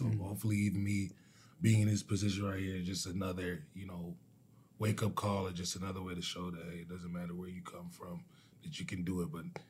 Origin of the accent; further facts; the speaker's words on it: Canada; I was born and raised in Canada, but I come from a Jamaican home. If you ask anybody, my family, my, you know, my parents, my brothers, it's Jamaican. It was just Jamaicans living in Canada.